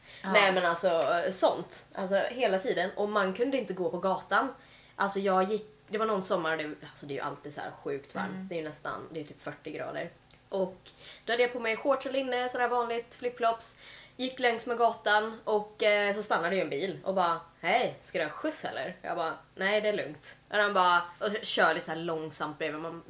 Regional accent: United States; där jag växte upp i USA

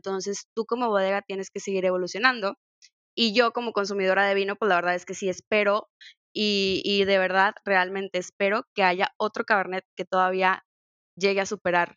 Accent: Mexico; qué mejor que como mexicanos empezar a darles ese nivel a las vinícolas

